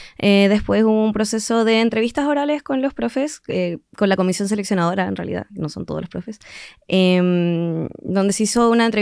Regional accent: Ancud, Los Lagos, Chile; also born or lived in Osorno; Yo nací acá en Osorno, pero he vivido muchos años en Chiloé, así que yo ya me considero chilota, ancuditana.

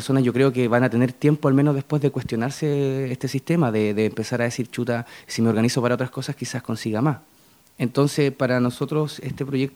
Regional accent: Purranque, Los Lagos, Chile; also born or lived in Osorno; yo nací en Osorno, me crié en Purranqui hasta los 17 años, estudié en colegio particular, subvencionado, Preciosa Sangre.

